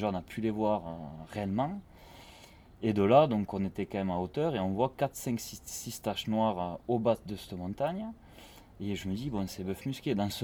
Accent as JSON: {"language": "French", "town": "Toulouse", "region": "Occitanie", "country": "France", "said": "moi j'étais toulousaine."}